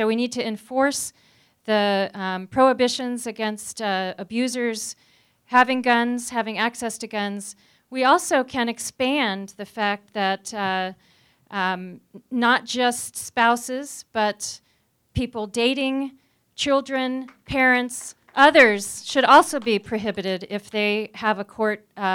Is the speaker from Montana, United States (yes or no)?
yes; Bozeman, Montana, United States; So I'm from Bozeman, and we have had so many high-profile murders by domestic abusers